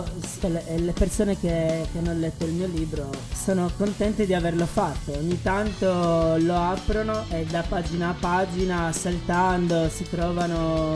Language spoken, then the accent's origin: Italian; Sardinia, Italy; io sono sardo